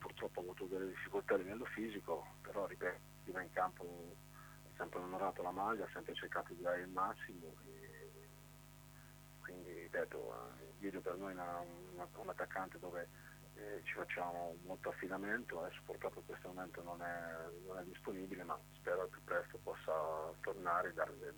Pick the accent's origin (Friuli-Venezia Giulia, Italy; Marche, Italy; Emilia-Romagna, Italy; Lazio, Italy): Marche, Italy; Ancona; è normale che essendo anconetano mi piacerebbe